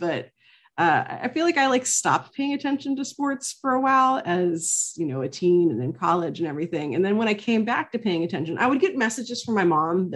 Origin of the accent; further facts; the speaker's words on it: Pennsylvania, United States; because I grew up outside of Pittsburgh in the early 90s